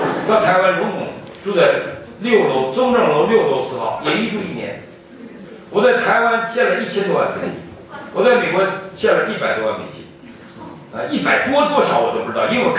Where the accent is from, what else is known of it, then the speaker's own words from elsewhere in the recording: China; 我中国人